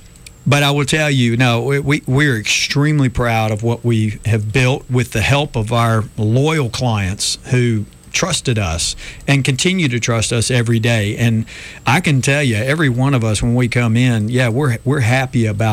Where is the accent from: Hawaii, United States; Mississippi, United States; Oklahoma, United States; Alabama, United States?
Alabama, United States; Montgomery; obviously I was born and raised in Montgomery, so I know a bunch of people here.